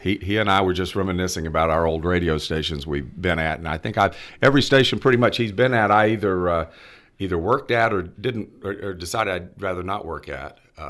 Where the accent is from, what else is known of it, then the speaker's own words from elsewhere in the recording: Carrollton, United States; Yes, I did. Yeah, Carrollton, from the second grade on through on Carrollton City Public Schools, and graduated in 1975 from Carrollton